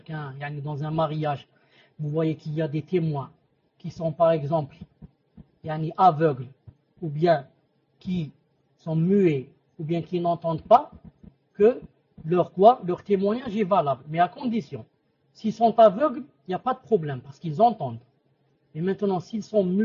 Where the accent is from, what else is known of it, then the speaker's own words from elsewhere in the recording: Algeria; Je ne sais pas si en France, ça se passe chez, comme ça se passe chez nous en Algérie.